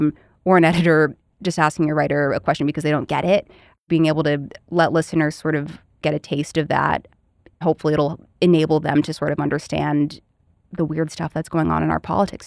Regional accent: Arizona, United States; I originally grew up in Arizona. I'm actually from Maricopa County, which is one of the places.

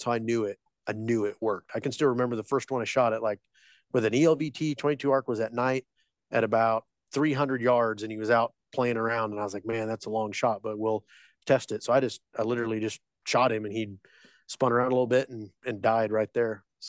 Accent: Wyoming, United States; So I grew up out in Wyoming, and I cut my teeth shooting coyotes with a 22-250 bolt gun

